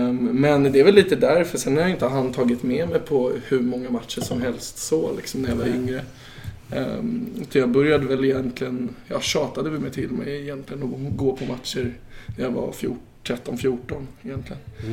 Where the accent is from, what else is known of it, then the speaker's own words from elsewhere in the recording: Täby, Stockholm County, Sweden; Jag kommer från Norrort, jag kommer från Täby. Har flyttat 11 gånger dock, så jag är lite vitt spridd. Bott på anrika Östermalm också.